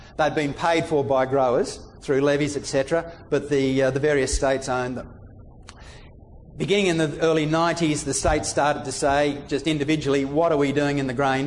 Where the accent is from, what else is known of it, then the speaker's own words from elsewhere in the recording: Tasmania, Australia; born there; I was born in Tasmania